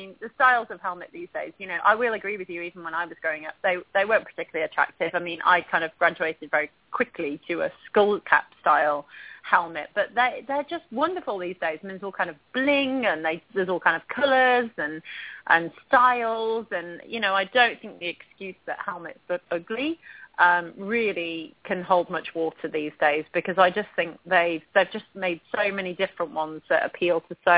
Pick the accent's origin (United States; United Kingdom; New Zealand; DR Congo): United Kingdom; England; growing up in England, everybody wears a helmet for the most part.